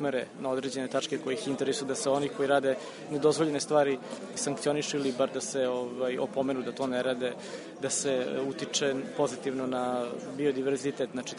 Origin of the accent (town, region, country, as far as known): Vršac, Vojvodina, Serbia; born or raised there